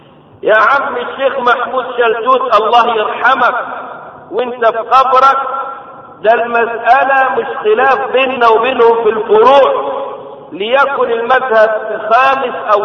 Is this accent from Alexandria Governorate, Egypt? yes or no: no; Giza, Giza Governorate, Egypt; وكان خطيبا لمسجد كبير مشهور عندنا في الجيزة هنا